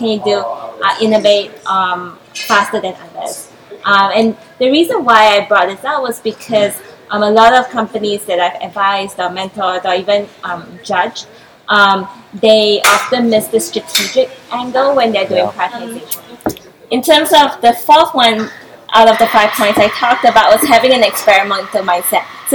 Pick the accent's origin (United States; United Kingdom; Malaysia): Malaysia; I'm from Malaysia